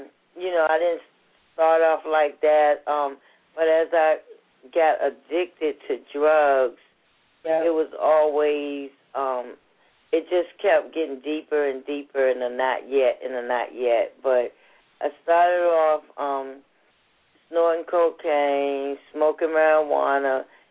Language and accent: English; New York City, New York, United States; also born or lived in Virginia; I grew up in Harlem in the Bronx in New York, I was born here in Virginia.